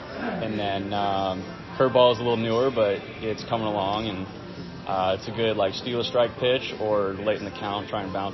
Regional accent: California, United States; that's just, you know, from me being, you know, growing up in California.

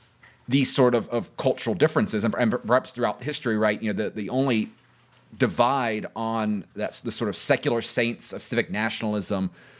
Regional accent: Florida, United States; You know, growing up in Florida, I never had a Florida history class, right?

